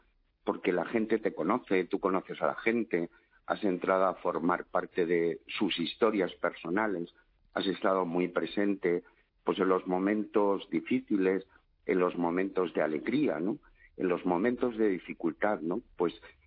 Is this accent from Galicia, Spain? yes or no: no; Aranjuez, Community of Madrid, Spain; moved away as an adult; yo salí de Aranjuez hace 30 años de la parroquia del Espíritu Santo para ir al seminario de Madrid